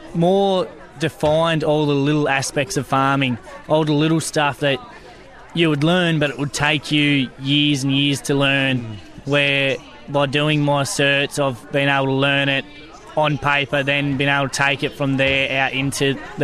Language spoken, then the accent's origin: English; Elmore, Victoria, Australia; So I'm from Elmore. We're a broadacre enterprise.